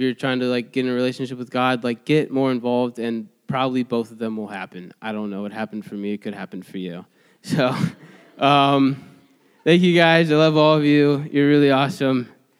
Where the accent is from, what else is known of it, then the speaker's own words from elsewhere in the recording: Mansfield, Ohio, United States; born there; So in like 1995, I was born in Mansfield